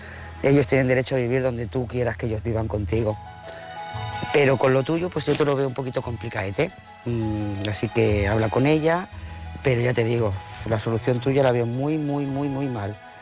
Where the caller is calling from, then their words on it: Lloret de Mar, Catalonia, Spain; de Lloret de Mar.